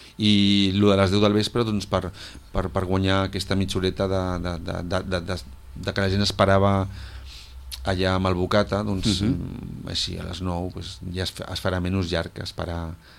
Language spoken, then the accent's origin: Catalan; Sitges, Catalonia, Spain; Perquè som tots fills de Sitges, som tots gent que donem tot per la festa, vull dir